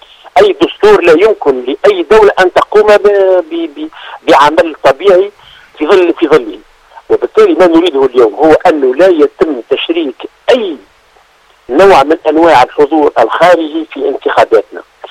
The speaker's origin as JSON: {"language": "Arabic", "country": "Tunisia", "said": "إشكالية كبرى عندنا في تونس"}